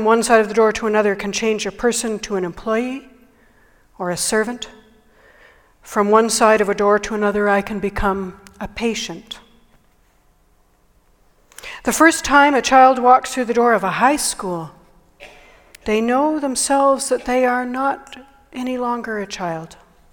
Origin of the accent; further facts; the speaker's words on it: Winnipeg, Manitoba, Canada; In cold climates, like the one I grew up in Winnipeg, there are always two doors to a house.